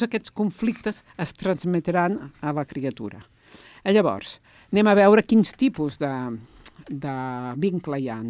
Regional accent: Manresa, Catalonia, Spain; jo soc de Manresa.

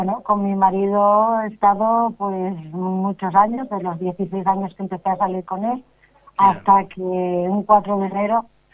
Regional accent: Roda, Catalonia, Spain; yo soy muy feliz aquí en mi pueblo. La verdad, mis padres así vinieron de Andalucía aquí a Cataluña y en especial aquí a Roda.

